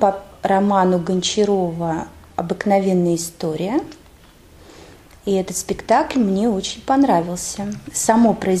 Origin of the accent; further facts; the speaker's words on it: Tambov, Tambov Oblast, Russia; Да, я родилась в Тамбове. Я там выросла. Я ходила там в школу, потом в университет. Наш университет носит имя Державина.